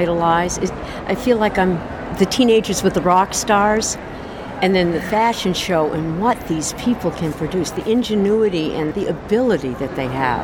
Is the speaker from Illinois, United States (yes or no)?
no; Maine, United States; I'm from Maine.